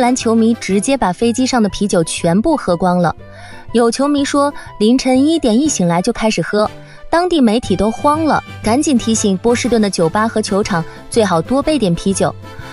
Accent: Guangzhou, Guangdong, China; 接下来要说个让咱们广州人骄傲的事儿

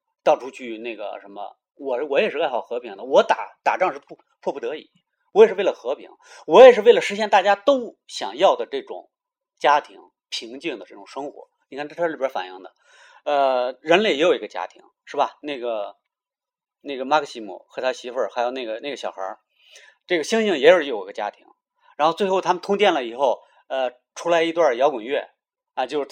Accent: United States; Chinese is a second language; 这不是我们美国人要打的

